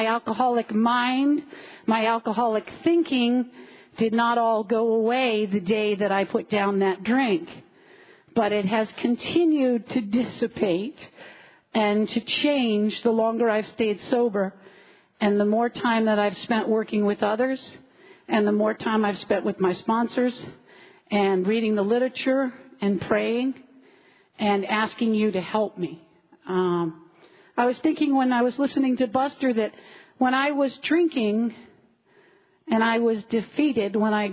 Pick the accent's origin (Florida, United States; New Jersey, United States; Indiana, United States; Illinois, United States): Florida, United States; Key West; I am from Key West, Florida.